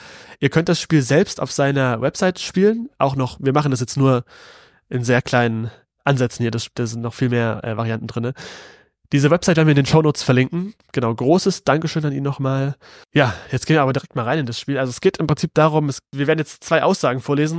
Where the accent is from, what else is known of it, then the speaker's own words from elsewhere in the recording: Saxony, Germany; ich als Sachse, der sicherlich nicht CDU wählt